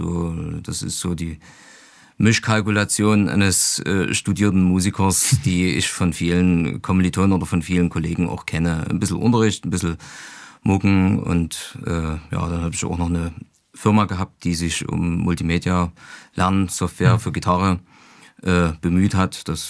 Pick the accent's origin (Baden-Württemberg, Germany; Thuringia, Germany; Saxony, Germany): Saxony, Germany; komme ich nie aus Nordkorea, sondern schlimmer noch aus Sachsen.